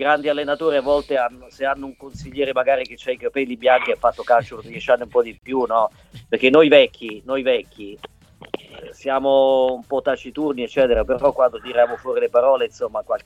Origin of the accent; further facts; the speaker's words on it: Perugia, Umbria, Italy; io sono perugino